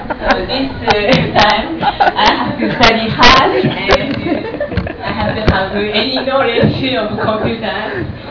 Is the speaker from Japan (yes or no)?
yes; Japan; So I'm from Japan.